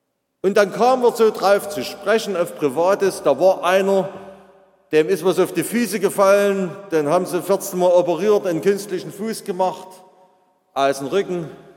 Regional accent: Saxony, Germany; im Westerzgebirge, bei Aue, im Küttengrund, im Lösnitzsaal. Dort bin ich geboren in der Ecke.

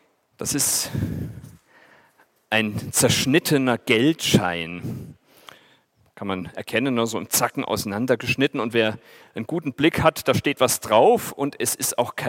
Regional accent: Pfaffenhofen, Bavaria, Germany; er hat mich in meiner Heimatstadt Pfaffenhofen besucht, denn ich war ja in einem Internat in Franken.

